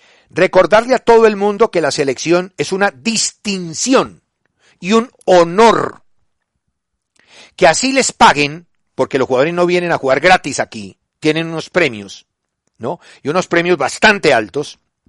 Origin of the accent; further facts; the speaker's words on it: Colombia; Por eso ellos son alemanes y nosotros somos colombianos.